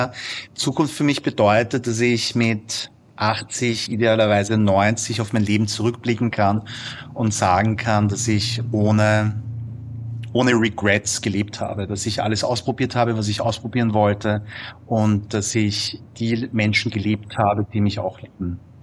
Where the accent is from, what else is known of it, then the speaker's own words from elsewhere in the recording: Vienna, Austria; aber ich bin Sohn südkoreanischer Einwanderer. Ich bin in Wien geboren und aufgewachsen, aber genetisch, biologisch hundertprozentig koreanisch.